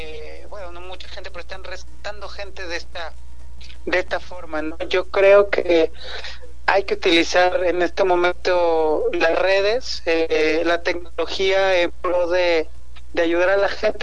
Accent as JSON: {"language": "Spanish", "region": "Mexico City", "country": "Mexico", "tie": "born there", "said": "muy triste ver Ciudad de México, que pues es donde yo vivo, es donde yo nací"}